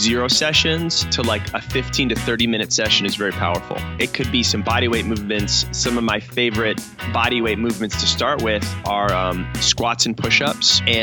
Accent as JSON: {"language": "English", "region": "New England", "country": "United States", "tie": "born or raised there", "said": "I grew up in New England, and I had my hardcore running stories of, you know, running along the Charles River in Boston"}